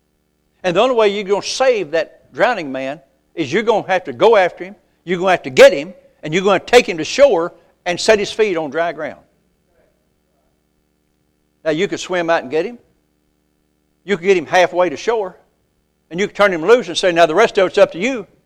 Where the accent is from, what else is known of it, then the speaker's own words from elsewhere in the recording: Arkansas, United States; I come from East Arkansas over in cotton fields.